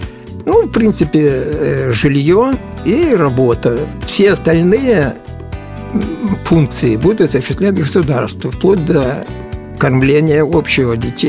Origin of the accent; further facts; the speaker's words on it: Gomel, Gomel Region, Belarus; родина – это Беларусь, более конкретно Гомель. И до 12 лет Банная аллея. Сейчас немножко другой адрес изменился. Но это родина, это родная земля